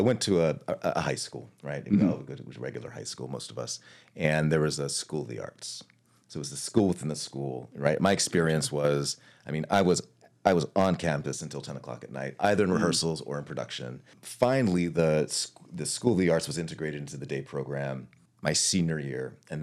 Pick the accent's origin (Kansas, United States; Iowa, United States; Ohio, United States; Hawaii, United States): Hawaii, United States; because I'm from Hawaii originally, it was sort of the space and the time for me to understand another practice of mine. I used to dance hula